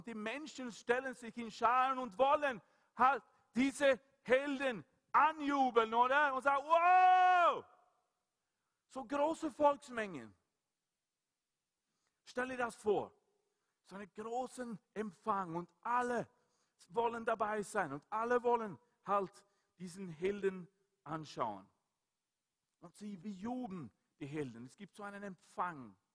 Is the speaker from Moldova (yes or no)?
no; Sweden; German is a second language; Es gibt einen König in meinem Heimatland, ein König von Schweden.